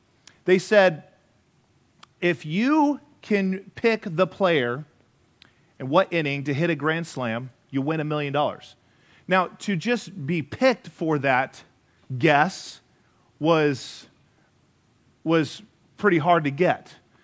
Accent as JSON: {"language": "English", "region": "Arizona", "country": "United States", "tie": "born or raised there", "also_born_or_lived": "Colorado", "said": "Now, I grew up in Arizona, and did somebody just say sorry?"}